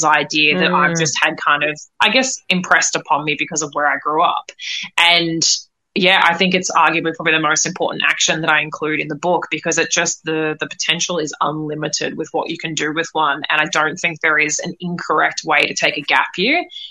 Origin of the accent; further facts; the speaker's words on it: Australia; now in United States; I'm in the States at the moment, I grew up in Australia